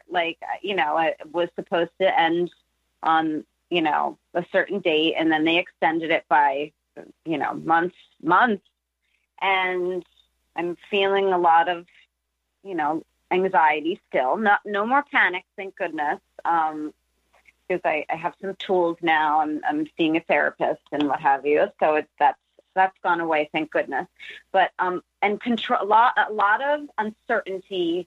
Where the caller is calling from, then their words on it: Los Angeles, California, United States; California, Los Angeles.